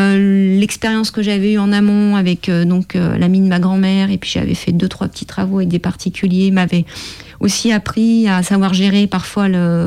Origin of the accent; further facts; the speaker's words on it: Lyon, Auvergne-Rhône-Alpes, France; born there; moi je suis née à Lyon, que je connaissais globalement l'histoire de ma ville